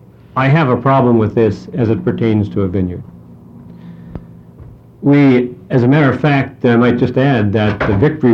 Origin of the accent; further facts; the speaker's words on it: Dundee, Oregon, United States; I'm a farmer from Dundee, Oregon.